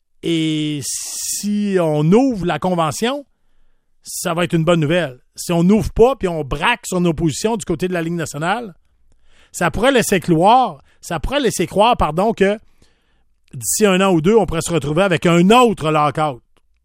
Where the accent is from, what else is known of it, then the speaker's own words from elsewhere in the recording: Charlesbourg, Quebec, Canada; moi j'ai grandi à Charlebourg. On a à peu près le même âge